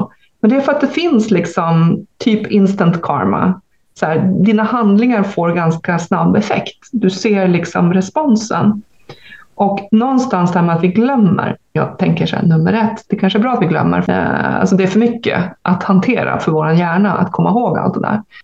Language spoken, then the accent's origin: Swedish; Sweden; ibland kan jag som svensk känna mig lite så här